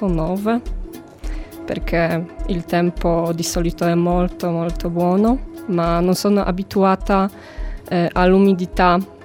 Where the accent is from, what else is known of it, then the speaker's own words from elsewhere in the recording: Gdańsk, Pomeranian Voivodeship, Poland; Italian is a second language; now in Cagliari, Italy; Vengo dalla Polonia, da una grande città sul mare, Danzica.